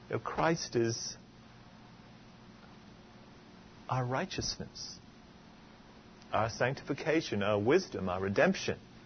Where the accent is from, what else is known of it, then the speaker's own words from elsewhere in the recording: England, United Kingdom; accent: English; I'm sorry, my accent is still English, by the way. I'm working on it. It's hard to get rid of it.